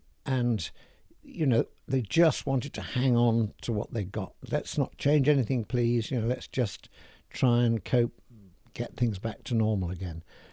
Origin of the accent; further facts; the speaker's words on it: Sheffield, Yorkshire and the Humber, United Kingdom; now in London, United Kingdom; I was born and brought up in Sheffield.